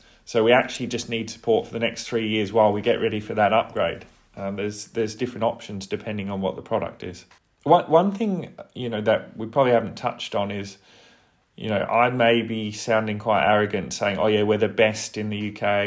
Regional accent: South Australia, Australia; you can tell by my accent that I'm from Australia.

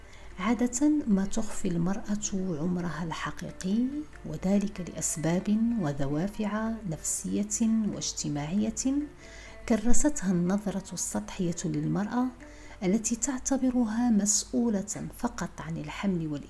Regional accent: Tangier, Tanger-Tetouan-Al Hoceima, Morocco; now in Marrakesh, Morocco; رحلت بعدها في اتجاه الجنوب، فكانت مراكش بلادي. هكذا فما بين مدينتي طنجة ومراكش امتدت رحلة 40 سنة من عمري. ففي مثل هذا اليوم وقبل 40 سنة ولدتني أم عظيمة في 20 من يونيو 1981.

